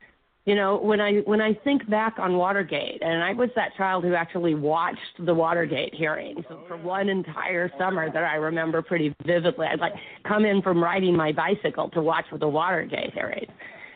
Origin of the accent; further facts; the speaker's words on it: Colorado Springs, Colorado, United States; Plus, I grew up in the West, in Colorado Springs, Manitou Springs, and much of my political conscience was formed by many of the issues that confronted Native Americans.